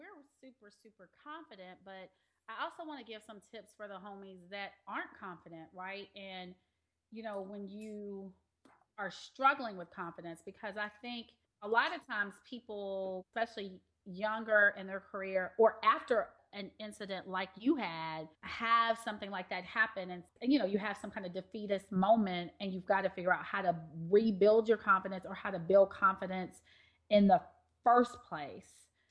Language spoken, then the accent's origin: English; Memphis, Tennessee, United States; Like, I'm from Memphis, T, and give me what I want up in here.